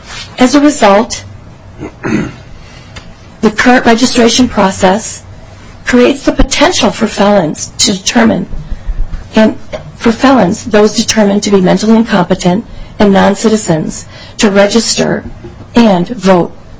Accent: Wisconsin, United States; The process is modeled after Wisconsin, my home state.

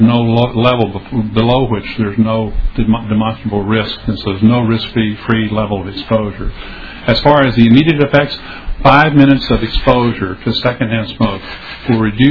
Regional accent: Rochester, Minnesota, United States; I'm from Rochester, Minnesota.

